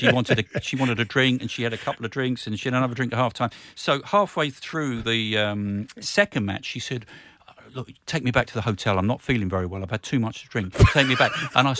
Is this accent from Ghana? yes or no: no; London, United Kingdom; I grew up in Northwest London, so my family were QPR season ticket holders.